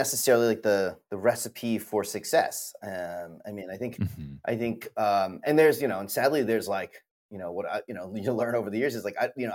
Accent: United States; because we're American, you know, we think a lot about, you know, releases here, domestic releases here

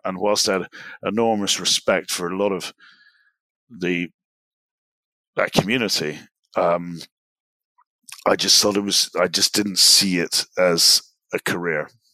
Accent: Scotland, United Kingdom; growing up in Scotland, even though we're kind of shit at football, it was always a big part of the, you know, the conversation.

